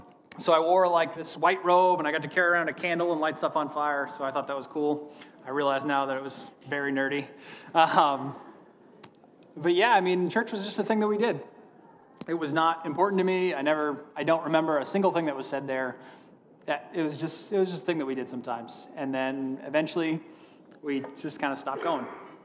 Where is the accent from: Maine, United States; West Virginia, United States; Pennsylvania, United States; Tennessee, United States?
Maine, United States; Steep Falls; I grew up in Southern Maine. I grew up in a very small village called Steep Falls. It's like a few hundred people, I think, maybe a few thousand.